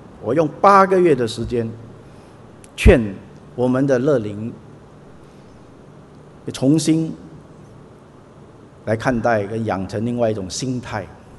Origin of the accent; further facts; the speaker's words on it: China; 所以不要用我们中国人的那一种改朝换代，或者是革命，或者是起义，或者取代的那种模式去看这个大卫要取代这个扫罗的这个事情。